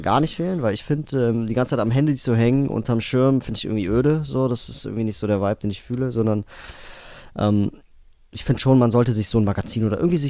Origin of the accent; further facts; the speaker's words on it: Cologne, North Rhine-Westphalia, Germany; Ja, bin ich als Kölner ehrlich gesagt ein bisschen stolz drauf, ne?